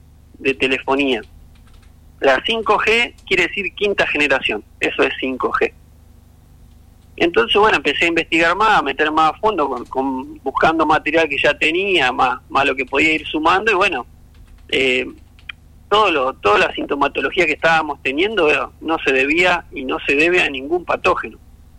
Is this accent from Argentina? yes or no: yes; Santo Tomé, Santa Fe, Argentina; also born or lived in Entre Ríos; Yo soy de Santo Tomé, Santa Fe, o sea, vivo ahora en Santo Tomé, Santa Fe, pero he vivido en Entre Ríos casi gran parte de mi vida y en varias localidades me he estado trasladando.